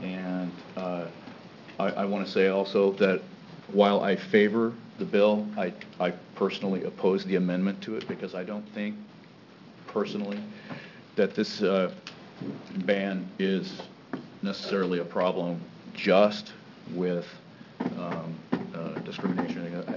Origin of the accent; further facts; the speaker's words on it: Molalla, Oregon, United States; I'm from Molina, Oregon, and I'm a resident of the Molalla River School District